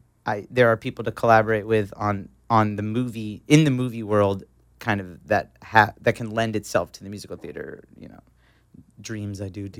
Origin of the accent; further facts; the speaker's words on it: Florida, United States; also born or lived in New York; You know, I grew up in South Florida. I lived in New York for a little bit. And it wasn't until I moved out here to the great state of California